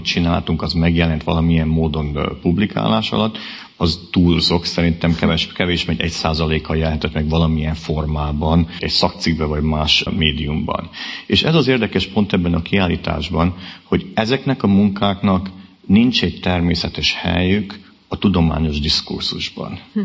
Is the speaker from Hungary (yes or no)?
no; Transylvania, Romania; Ugye én a kommunizmus Erdélyében nőttem fel